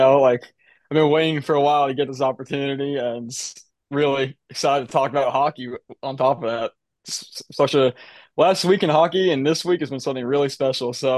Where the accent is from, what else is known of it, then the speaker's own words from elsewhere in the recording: Long Island, New York, United States; No, I'm from Long Island.